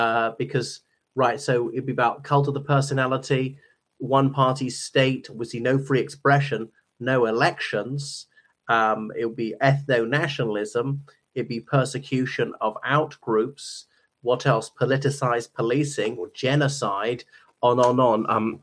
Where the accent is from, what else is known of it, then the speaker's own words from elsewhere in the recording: Ireland; from Ireland.